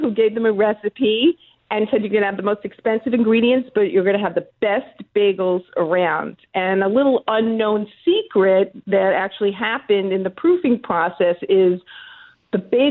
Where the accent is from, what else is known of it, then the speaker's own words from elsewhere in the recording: Woodmere, New York, United States; I actually grew up in Long Island. I lived in Woodmere.